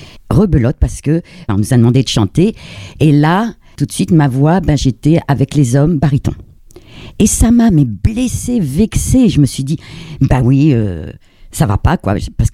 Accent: Chartres, Centre-Val de Loire, France; Je viens de Chartres.

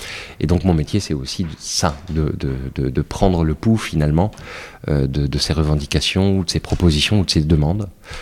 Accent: Niort, Nouvelle-Aquitaine, France; Je suis né à Niort. J'y ai fait toute ma scolarité. Je suis parti pour les études. J'ai fait 5 ans à Bordeaux, 1 an à Paris, puis je suis revenu.

